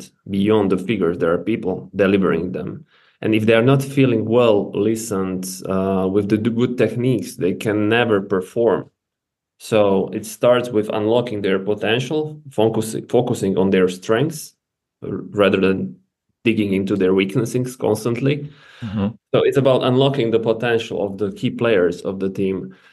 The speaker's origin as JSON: {"language": "English", "country": "Slovakia", "second_language": "English", "said": "I'm from Slovakia."}